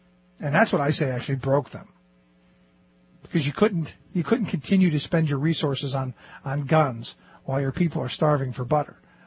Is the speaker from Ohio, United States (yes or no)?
yes; Ohio, United States; You know, where I grew up in Ohio, one of the little suburb that my grandparents lived